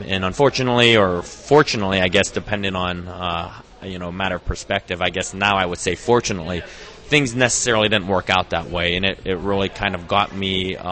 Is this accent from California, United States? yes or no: no; Murrysville, Pennsylvania, United States; Pittsburgh. I grew up in Murraysville, so I am a Pittsburgh native.